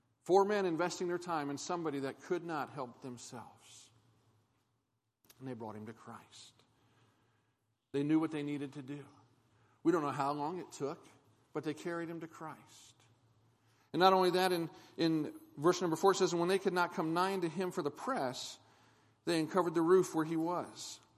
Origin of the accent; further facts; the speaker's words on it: Ohio, United States; I grew up in Ohio. My dad was a pastor.